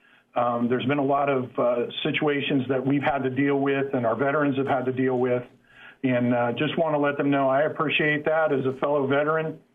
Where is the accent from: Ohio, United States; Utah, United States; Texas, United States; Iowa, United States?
Ohio, United States; also born or lived in Oklahoma; now in Minneapolis, United States; My wife is a Northern California girl, and, of course, I was born and raised in Ohio, and we missed the snow.